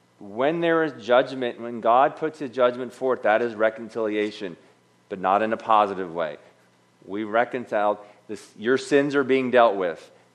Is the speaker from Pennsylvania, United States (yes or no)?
yes; Pittsburgh, Pennsylvania, United States; Or I'm from Pittsburgh, we call it the Yinzer Bible app.